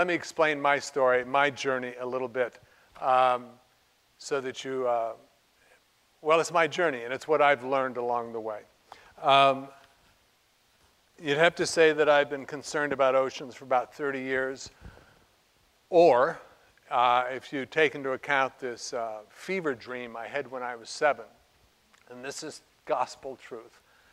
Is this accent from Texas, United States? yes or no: no; Flagstaff, Arizona, United States; I grew up in Flagstaff, Arizona.